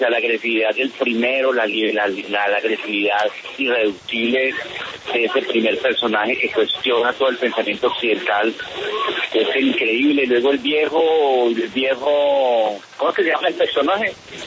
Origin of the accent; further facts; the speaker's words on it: Colombia; Uno se sumerge en la película, siendo colombiano mismo uno